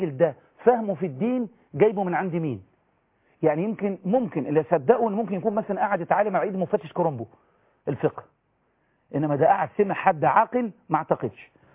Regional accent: Egypt; احنا عندنا في مصر بقى اتقال على ناس اتسجنت سياسيا لانها كانت تعارض النظام

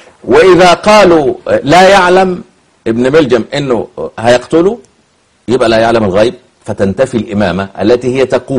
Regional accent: Upper Egypt, Egypt; العائلات عندنا في الصعيد.

